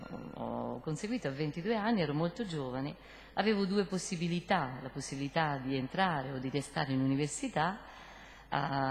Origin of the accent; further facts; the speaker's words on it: Fermo, Marche, Italy; perché io sono di Fermo, nelle Marche